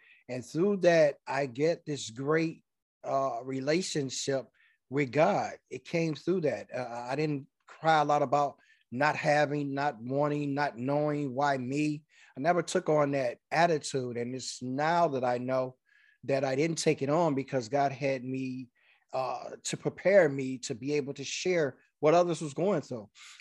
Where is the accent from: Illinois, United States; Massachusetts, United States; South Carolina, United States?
Illinois, United States; Chicago; I was born and raised in Chicago, the south side of the city, Englewood District, if we go even further, one of the most most notorious districts to grow up